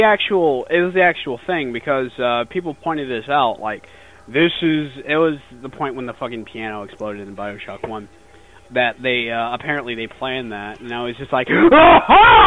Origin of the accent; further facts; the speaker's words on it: Ireland; No, I am literally from Ireland